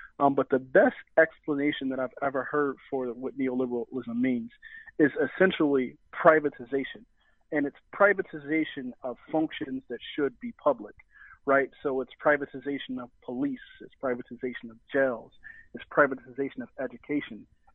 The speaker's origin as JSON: {"language": "English", "town": "Philadelphia", "region": "Pennsylvania", "country": "United States", "accent": "Philadelphia", "said": "excuse my accent, I'm from Philly. I've heard that us in Philly, we have an accent sometimes."}